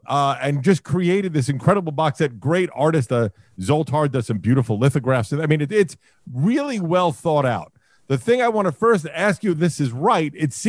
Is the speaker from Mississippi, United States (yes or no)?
no; Brooklyn, New York, United States; So you know, we're fellow Jews, by the way, because I'm 51, grew up in Brooklyn myself.